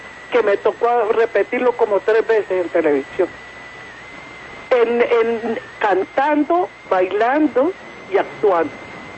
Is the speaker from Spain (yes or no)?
no; Robles, Colombia; yo me crié en un pueblo, mi pueblito se llama Robles